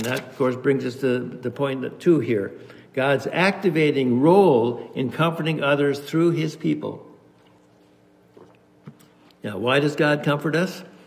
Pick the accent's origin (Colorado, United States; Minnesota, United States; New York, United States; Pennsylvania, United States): Minnesota, United States; Alexandria; moved away as an adult; now in Seattle, United States; Yeah, I grew up in Minnesota. That's, you know, the Swedes and Norwegians, there are a few of us from back there. And I came out to Seattle in 1966 at age 20 years old.